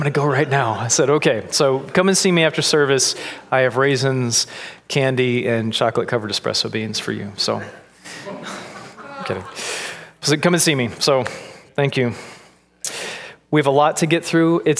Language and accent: English; Florida, United States; So I'm from Florida, and I grew up in just north of Jacksonville, and right under Jacksonville is the town of St. Augustine.